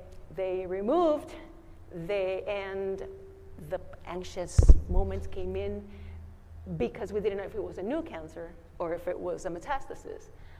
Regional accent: Puerto Rico; Youngest of three, born and raised in Puerto Rico, mother of four, old kids already, grandma of one

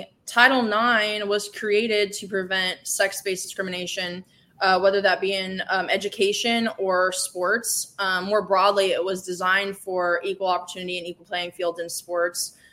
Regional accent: Illinois, United States; Another example I will give is a personal example, which happened in my home state of Illinois.

